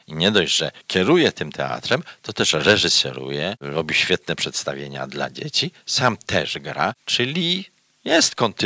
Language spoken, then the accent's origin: Polish; Racibórz, Silesian Voivodeship, Poland; Jest to urocze, wspaniałe miasteczko, w którym się urodziłem i wychowałem, ale przyszedłem tu i widzę dynamikę na przykład tego miasta w porównaniu do miasta Raciborza.